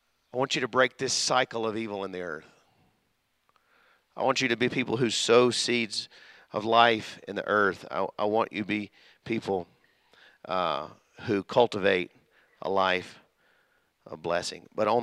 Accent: Mississippi, United States; I grew up in Mississippi

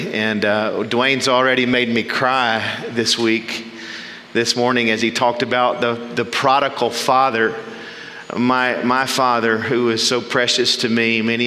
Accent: Waco, Texas, United States; from Waco, Texas, and this place and this people, you're so precious to us.

